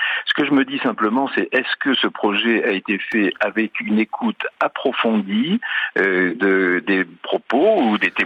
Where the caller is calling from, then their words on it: Hauts-de-France, France; je suis près de Calais